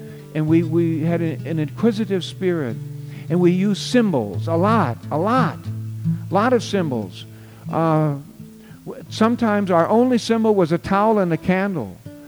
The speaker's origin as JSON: {"language": "English", "town": "Beatrice", "region": "Nebraska", "country": "United States", "tie": "born or raised there", "said": "One is Beatrice, Nebraska. It's my hometown, but that's where I was born."}